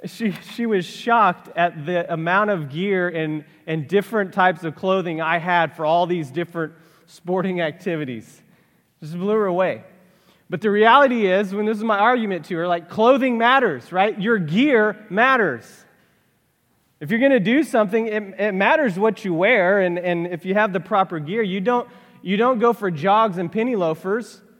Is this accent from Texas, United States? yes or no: yes; Texas, United States; Snowboarding, of course, I'm from South Texas.